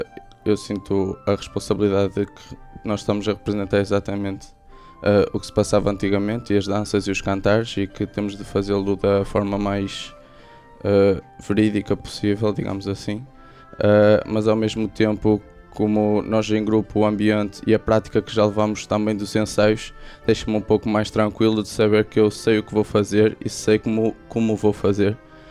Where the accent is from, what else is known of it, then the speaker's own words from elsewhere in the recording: Braga, Norte, Portugal; de Braga, danças são muito características da região, então é uma forma de manter a tradição